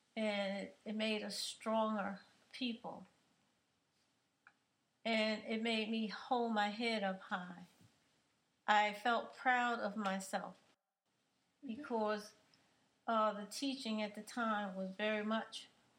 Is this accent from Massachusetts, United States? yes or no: no; Alabama, United States; I'm from Alabama, down there in the country where we were very much Christians, and we knew what the type of life we lived, being black in the South.